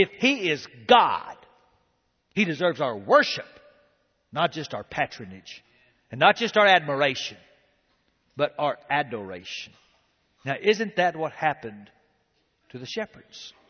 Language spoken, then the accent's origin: English; Andrews, Texas, United States; "And Mr. President, I was raised in Andrews, Texas."